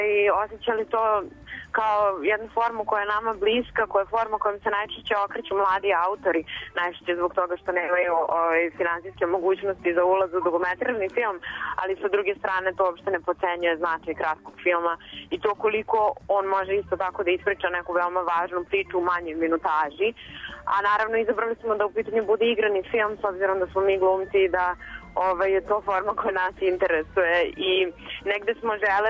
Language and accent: Serbian; Belgrade, Serbia; ja sam iz Beograda i prvi put sam posetila Bajnu Baštu pre par godina